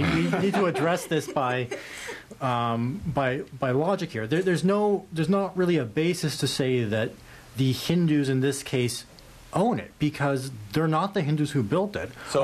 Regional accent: Canada; By virtue of being Canadian, by virtue of liking the CN Tower, do I own it?

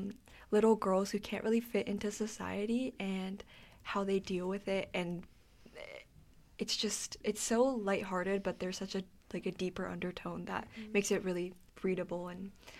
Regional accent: United States; I'm technically like a closeted American.

